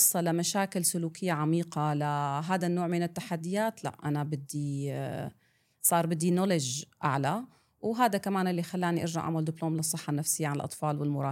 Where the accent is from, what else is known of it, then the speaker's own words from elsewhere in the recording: Syria; وأنا سورية وعشت كل حياتي بسوريا، فأنا متعودة على ثقافة المجتمع اللون الواحد، فلما أجيت على مجتمع أوسع بثقافات متعددة